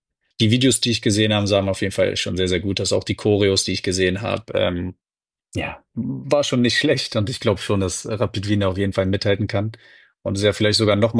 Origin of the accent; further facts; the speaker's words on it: Braunschweig, Lower Saxony, Germany; born there; now in Cologne, Germany; ich komme ja gebürtig aus Braunschweig.